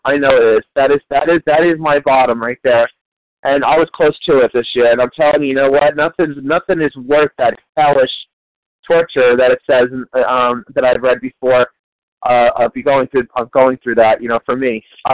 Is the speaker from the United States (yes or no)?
yes; East Coast, United States; I'm from the East Coast.